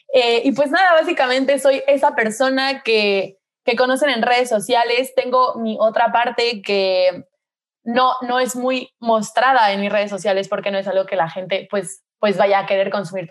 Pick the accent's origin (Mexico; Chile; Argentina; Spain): Mexico; Mexico City; moved away as an adult; also born or lived in California, United States; yo nací en California, Estados Unidos. Estuve allí hasta los 3 años más o menos. Después me fui a Ciudad de México, es donde he vivido la mayor parte de mi vida. Y después de eso, hace un poquito más de un año, en julio, me vine a vivir a Madrid, en donde vivo actualmente.